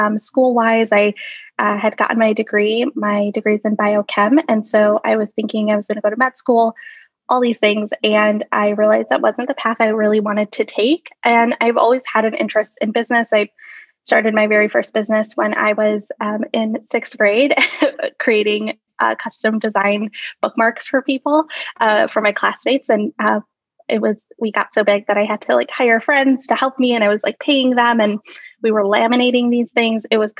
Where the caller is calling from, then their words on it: Buffalo, New York, United States; Yeah, I am in Buffalo, New York. So that's a western part of New York, not close to New York City at all.